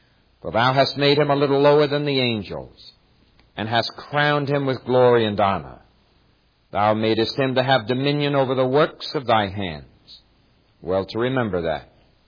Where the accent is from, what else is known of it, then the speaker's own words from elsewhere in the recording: United States; You know, though I'm a preacher, I still love my nation very much. And I'm happy that I'm an American.